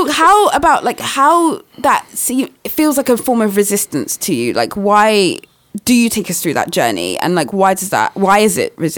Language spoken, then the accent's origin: English; London, United Kingdom; I'm from London, you know, I mean, got to be hardcore.